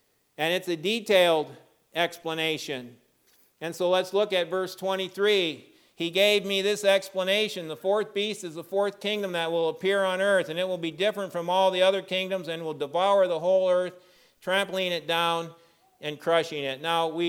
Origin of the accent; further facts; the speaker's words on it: South Africa; Well, I'm from South Africa, you know?